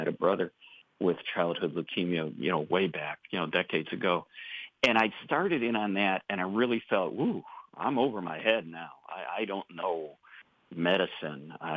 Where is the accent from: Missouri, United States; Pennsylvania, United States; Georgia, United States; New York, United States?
New York, United States; I grew up near Niagara Falls, and I love Niagara Falls. I mean, I went there a lot as a kid